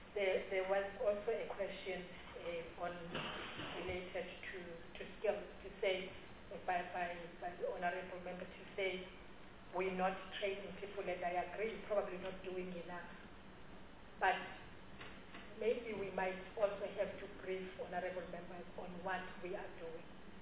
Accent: Pretoria, Gauteng, South Africa; I'm from Pretoria.

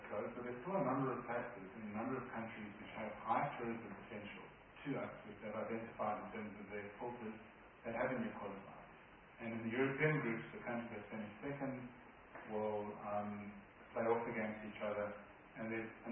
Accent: KwaZulu-Natal, South Africa; And Chair, like the previous one, I'm also from KwaZulu-Natal.

